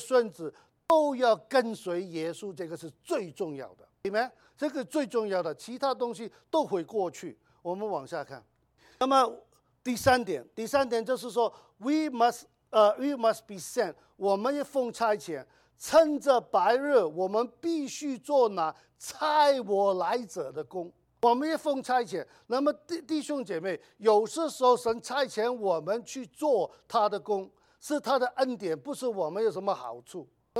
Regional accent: Guangdong, China; 因为我是广东人嘛

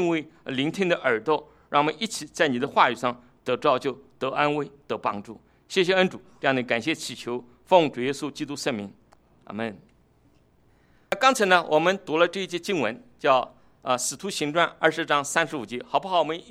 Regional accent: China; 我们中国人呢比较讲究这个功利得失心比较重

